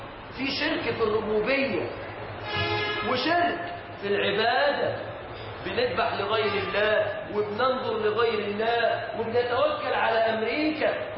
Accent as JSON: {"language": "Arabic", "town": "Mansoura", "region": "Dakahlia", "country": "Egypt", "said": "انا فلاح من المنصورة"}